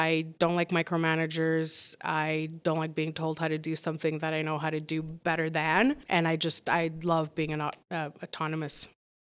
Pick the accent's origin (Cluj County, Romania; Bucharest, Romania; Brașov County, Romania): Bucharest, Romania; born there; English is a second language; I was born in Romania.